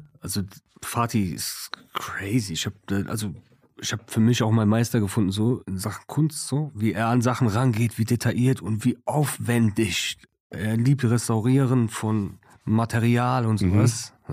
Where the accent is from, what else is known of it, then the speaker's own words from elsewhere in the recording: Bonn, North Rhine-Westphalia, Germany; ich komme aus Bonn, ich liebe meine Stadt so.